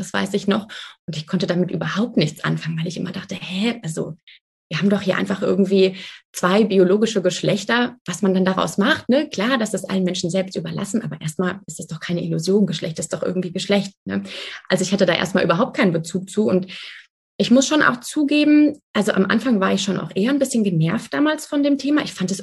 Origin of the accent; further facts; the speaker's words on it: Frankfurt, Hesse, Germany; ich bin keine Griechin, ich bin mit einem Griechen verheiratet. Ich bin 31 und ich komme aus Frankfurt am Main.